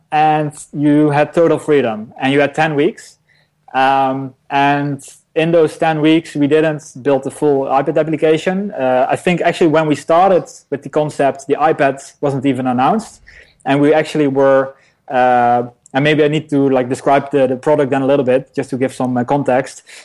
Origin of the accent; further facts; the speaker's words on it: Netherlands; I'm from the Netherlands.